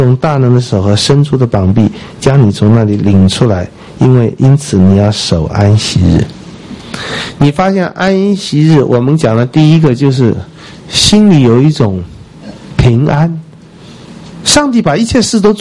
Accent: China; 当我们中国人这么多，是没办法休息

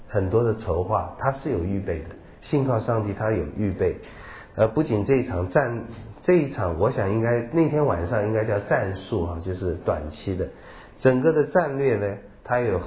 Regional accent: China; 分这个人家说我们中国人的窝里斗是最有能力的，合作是最没有能力的

